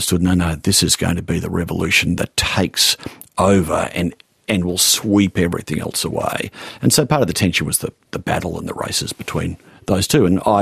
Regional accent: Sydney, New South Wales, Australia; So I grew up in Sydney, handful of television channels, handful of radio stations, newspapers in the morning and the afternoons.

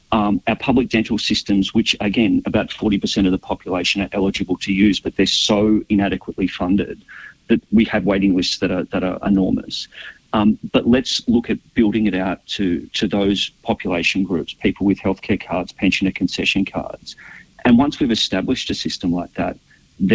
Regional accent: Mansfield, Victoria, Australia; also born or lived in Tatura; I grew up in Mansfield and then a small place called Tatura just out of Shepparton.

